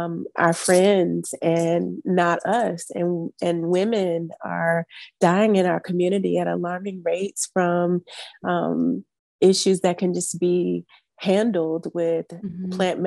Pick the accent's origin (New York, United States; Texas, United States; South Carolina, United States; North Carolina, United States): North Carolina, United States; Winston-Salem; from Winston-Salem, North Carolina. A lot of people are really shocked to know that I'm from North Carolina, especially little Winston-Salem.